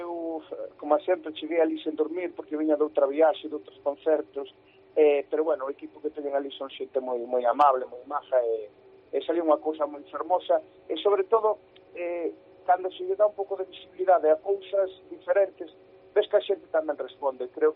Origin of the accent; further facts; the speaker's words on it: Lugo, Galicia, Spain; para min como lucense, pues, é algo que me enche de orgullo